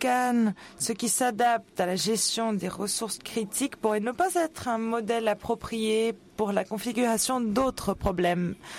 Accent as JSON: {"language": "French", "country": "DR Congo", "said": "je viens de la République démocratique du Congo. Je voudrais poser ma question en français."}